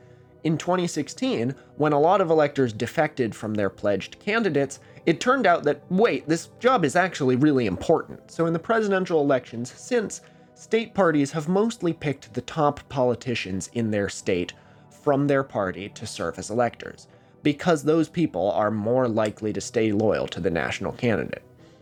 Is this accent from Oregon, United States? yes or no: yes; Oregon, United States; So, for example, in my home state of Oregon, which has 8 electoral votes